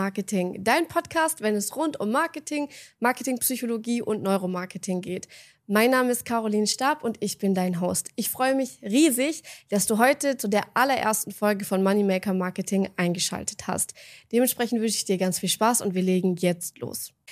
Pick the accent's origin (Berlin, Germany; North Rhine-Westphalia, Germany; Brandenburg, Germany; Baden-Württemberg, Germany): Baden-Württemberg, Germany; Grafenau; Ich komme aus Stuttgart gebürtig, also eigentlich komme ich aus einem kleinen Dorf. Das ist so ungefähr 20 Kilometer weit weg von Stuttgart und das, ihr müsst euch das vorstellen, das ist gefühlt mitten in der Provinz. Also das Dorf heißt Grafenau